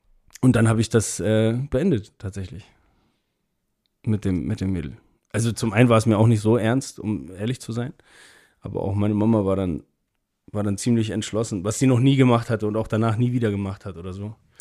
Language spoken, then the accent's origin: German; Hamburg, Germany; born there